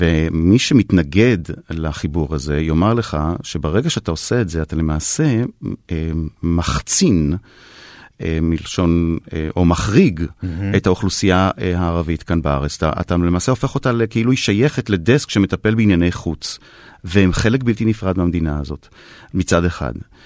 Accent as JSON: {"language": "Hebrew", "town": "Haifa", "region": "Haifa District", "country": "Israel", "tie": "born or raised there", "said": "אני פטריוט חיפאי, כן. נולדתי כאן, אני גר כאן, ואני לא מוותר על המשך החיים כאן."}